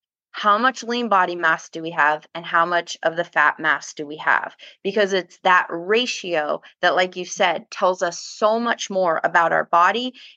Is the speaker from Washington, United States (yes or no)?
no; Vermont, United States; I'm from Vermont, so I've literally driven a truck pretty much my entire life